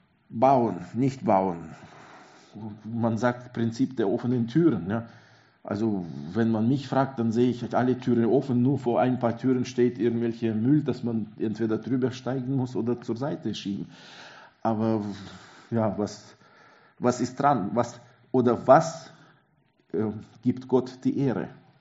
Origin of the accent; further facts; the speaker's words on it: Switzerland; Als Schweizer, wo schon in der Fahne ein Kreuz drin ist.